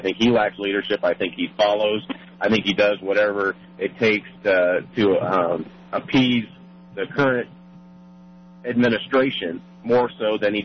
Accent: Nebraska, United States; Well, you know, I grew up in Nebraska, and you look at Ben Nelson.

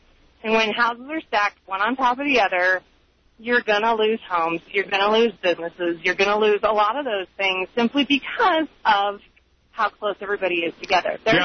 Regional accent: California, United States; now in Colorado, United States; Listen, I'm a Colorado transplant. I grew up in California.

